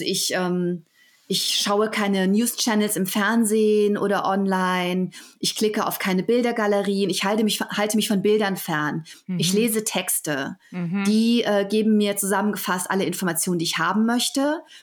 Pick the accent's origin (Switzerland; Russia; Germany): Germany; accent: German; ich mit meinem deutschen Akzent mich da so durchwurschtle